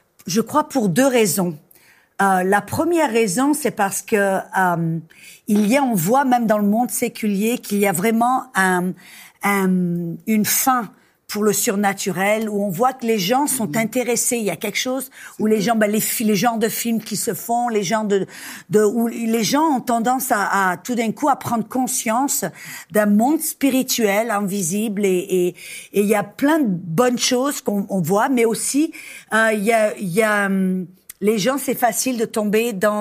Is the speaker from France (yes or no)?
yes; Aix-en-Provence, Provence-Alpes-Côte d'Azur, France; also born or lived in Cannes; Ben, je suis née à Aix-en-Provence. Et puis, à l'âge de 17 ans, ben, je suis partie sur la Côte d'Azur.